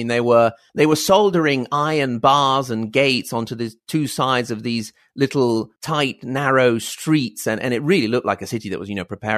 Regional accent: Italy; English is a second language; also born or lived in Virginia, United States; for us Italians, I'm very far from Genoa. It's about a 3.5-hour drive.

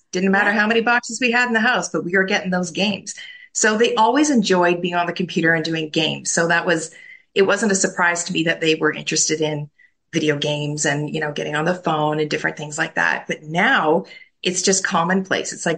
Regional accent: Edmonton, Alberta, Canada; born there; I was born in Edmonton.

